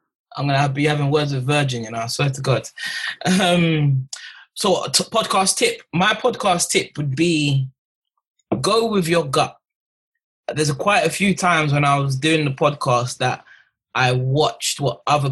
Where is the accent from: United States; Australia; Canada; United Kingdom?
United Kingdom; England; We're English, so we say Earn Your Leisure.